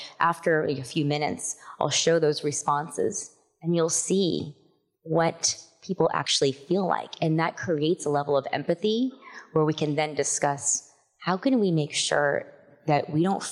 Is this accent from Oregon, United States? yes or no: no; California, United States; I grew up in California, and we're driving on the freeway, and I see a little sign that says little Bangladesh. I'm Bengali and Indian